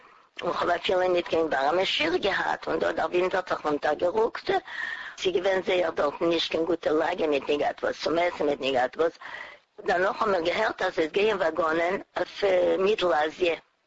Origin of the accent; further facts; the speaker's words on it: Poland; born there; German is a second language; Aber wir sind gewinnt Polische, weil wir haben geboren in Polen.